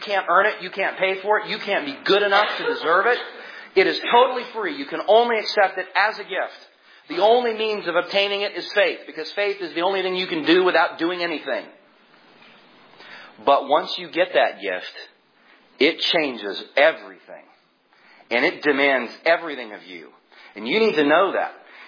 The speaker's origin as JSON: {"language": "English", "country": "United States", "said": "Now, I come from the United States, and for me, that word pilgrim has some pretty strong associations."}